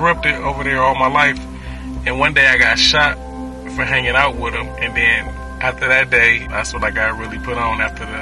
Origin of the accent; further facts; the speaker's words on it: Compton, California, United States; In the hood. I was born and raised in Compton.